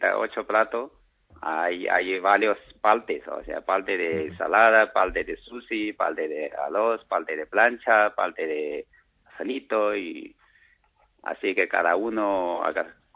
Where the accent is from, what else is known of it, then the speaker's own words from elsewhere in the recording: China; Spanish is a second language; now in Madrid, Spain; No, yo soy de China